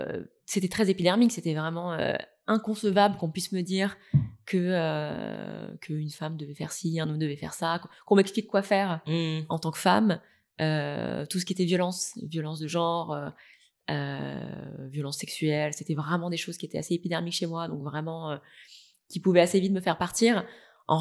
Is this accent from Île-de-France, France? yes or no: no; Saint-Étienne, Auvergne-Rhône-Alpes, France; Saint-Étienne.